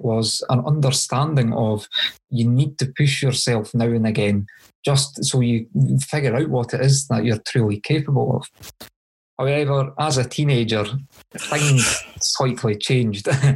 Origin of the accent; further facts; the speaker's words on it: Scotland, United Kingdom; the hospital in my hometown couldn't deal with it. It was too severe. So they put me in an ambulance and took me to Glasgow, which is also in Scotland.